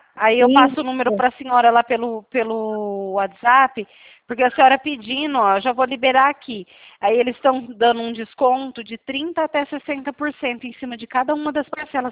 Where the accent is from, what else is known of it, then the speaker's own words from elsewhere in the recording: Presidente Prudente, São Paulo, Brazil; Eu sou aqui de Presidente Prudente.